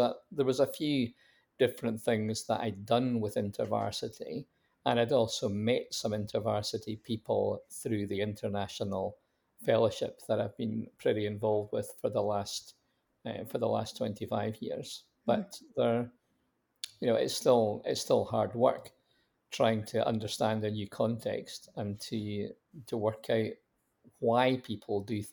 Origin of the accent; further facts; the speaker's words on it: Scotland, United Kingdom; growing up in Scotland, I certainly saw assumptions from people who came from England.